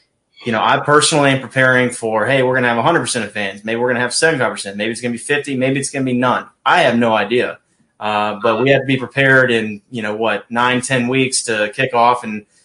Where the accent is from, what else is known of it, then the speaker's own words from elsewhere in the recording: Danville, Virginia, United States; Danville, Virginia, right there on the Virginia-North Carolina border. That's my hometown.